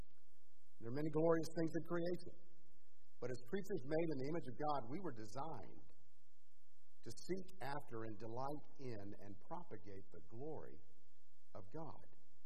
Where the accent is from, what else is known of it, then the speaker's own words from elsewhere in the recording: United States; as an American, as somebody who's very practical, and as Americans, we tend to be more pragmatic.